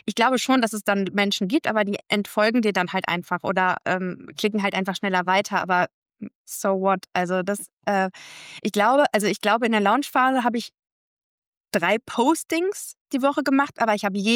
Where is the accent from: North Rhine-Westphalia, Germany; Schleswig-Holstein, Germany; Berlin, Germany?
North Rhine-Westphalia, Germany; Unna; hey, ich komme hier aus Unna, ich bin eine von euch.